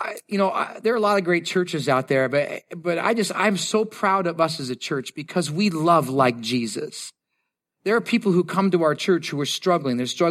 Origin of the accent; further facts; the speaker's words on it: Canada; born there; I feel shame because since I was born in Canada, I'm thinking, nah, all of you guys are going to think that that's what Canadians are like.